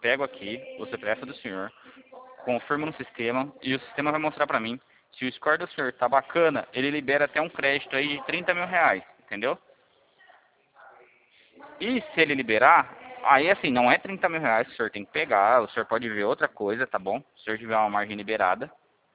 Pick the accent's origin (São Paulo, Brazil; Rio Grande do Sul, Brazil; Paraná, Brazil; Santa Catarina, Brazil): São Paulo, Brazil; Rio Claro; Eu sou de Rio Claro, São Paulo.